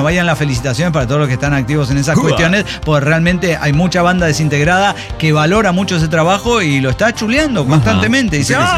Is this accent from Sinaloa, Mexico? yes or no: no; Mexico City, Mexico; la familia de mi papá viene de varios de esos pueblos. Y aunque oficialmente somos chilangos